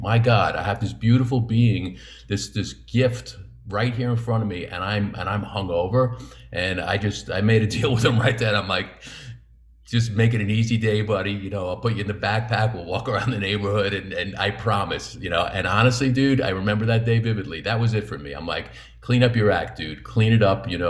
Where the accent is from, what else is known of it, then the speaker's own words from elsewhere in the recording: New York, United States; That's a fairly common type of story, especially growing up in New York, as I did also.